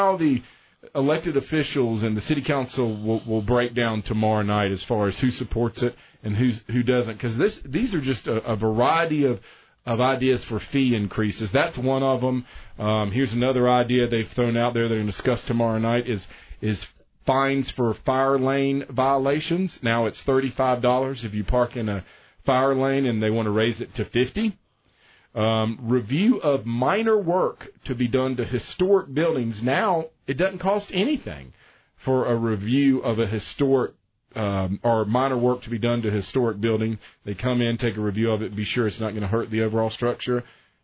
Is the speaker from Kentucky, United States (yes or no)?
yes; Beaver Dam, Kentucky, United States; I'm from Beaver Dam.